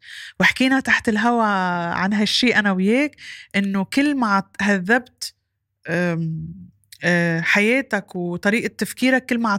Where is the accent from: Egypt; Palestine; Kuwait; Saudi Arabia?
Kuwait; born there; انا كمان ولدت بالكويت كان لسه الكويت فريش بعدها جديدة بهيداك الوقت